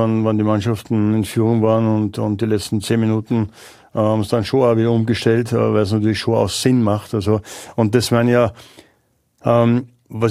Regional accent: Austria; waren wir 10 oder 15 Jahre stolz als Österreicher, dass wir das Pressing spielen.

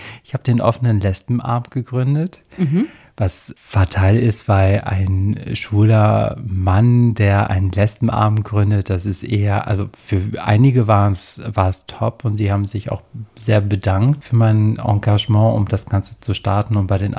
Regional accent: Burgdorf, Lower Saxony, Germany; also born or lived in Paris; Denn ich bin 1990 in Paris geboren, nach 4 Jahren sind wir dann bei Burgdorf im Großraum von Hannover sind wir dann hingezogen, meine Mutter, meine Schwester und ich. In Burgdorf bin ich im Endeffekt groß geworden

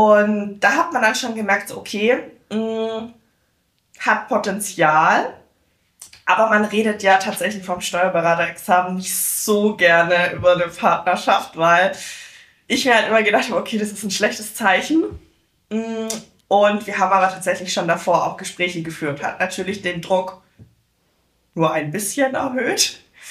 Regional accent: Baden-Württemberg, Germany; now in Northern Germany; bin in den Norden gezogen, weil ich komme ja ursprünglich aus dem Schwarzwald.

